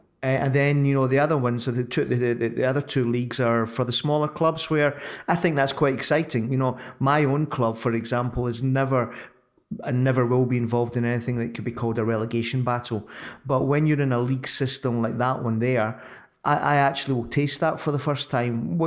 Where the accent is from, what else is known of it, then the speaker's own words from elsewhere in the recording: Scotland, United Kingdom; Well, as a Scotsman, I'm going to come back at you on that one, which is unsurprising.